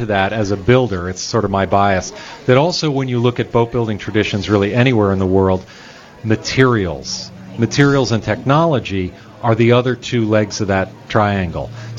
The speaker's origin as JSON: {"language": "English", "region": "Connecticut", "country": "United States", "said": "No, I'm originally from Connecticut, but I was living in San Francisco after college."}